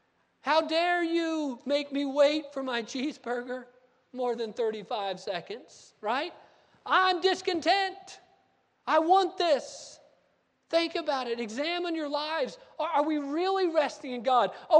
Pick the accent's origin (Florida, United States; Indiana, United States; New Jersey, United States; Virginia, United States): Florida, United States; West Palm Beach; also born or lived in Gallup, New Mexico; When I was born in Gallup, New Mexico, and then not long after that, my parents went back to West Palm Beach, Florida, because everybody got sick in New Mexico.